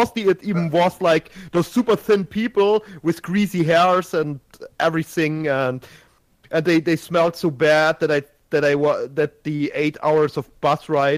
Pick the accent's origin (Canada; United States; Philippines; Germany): Germany; Regensburg, Bavaria; from Regensburg, my hometown, from my hometown to Berlin. I hope you know Berlin.